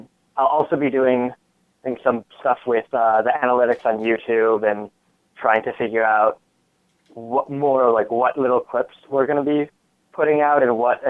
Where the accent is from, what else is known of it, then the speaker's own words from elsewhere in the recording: Portland, Oregon, United States; maybe two standards because I'm from Portland.